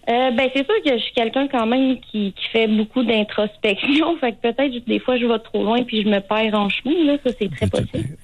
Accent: Quebec City, Quebec, Canada; Ben, je viens de Québec, la ville de Québec.

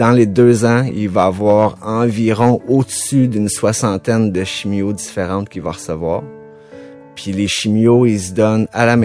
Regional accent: Windsor, Quebec, Canada; also born or lived in Sherbrooke; Je suis né à Sherbrooke. Ma mère s'est divorcée d'avec mon père, j'avais 12 ans. Ça marchait pas vraiment bien avec mon père. J'étais allé vivre avec ma mère à Windsor. De fil en aiguille, j'ai été à l'école là-bas.

